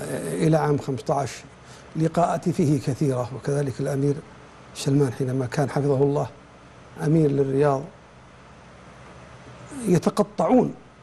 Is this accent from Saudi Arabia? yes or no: yes; Saudi Arabia; عندنا في السعودية